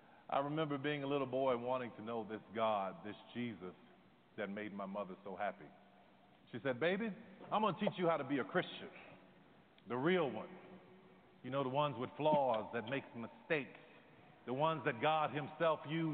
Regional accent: New Orleans, Louisiana, United States; I grew up in New Orleans.

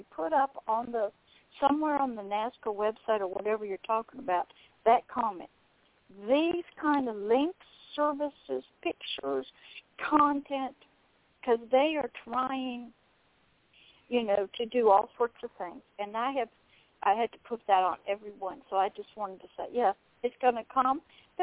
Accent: Pensacola, Florida, United States; Pensacola, Florida. It's along the Gulf Coast, sort of right along with Mobile, Alabama, and New Orleans

